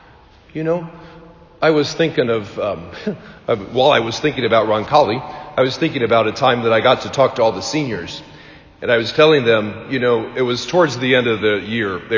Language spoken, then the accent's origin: English; Bloomington, Indiana, United States; I'm 32. Just a little bit about me. I'm 32. I grew up in Bloomington. I am a Hoosier. I went to IU.